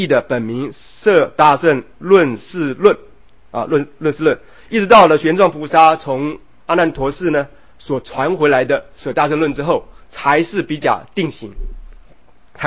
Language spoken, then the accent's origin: Chinese; China; 一个一个都能够呈现在我们中国人这么有福报的这一群人身上。